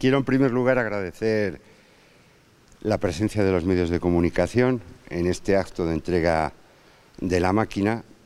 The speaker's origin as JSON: {"language": "Spanish", "town": "Zamora", "region": "Castile and León", "country": "Spain", "said": "Estamos acabando el año y yo quería acabarlo en mi tierra. Quería acabarlo en Zamora"}